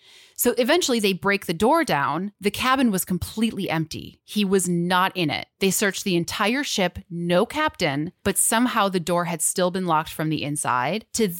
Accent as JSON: {"language": "English", "region": "Midwest", "country": "United States", "said": "And I'm from this area. I'm from the Midwest, and I had never heard of this before."}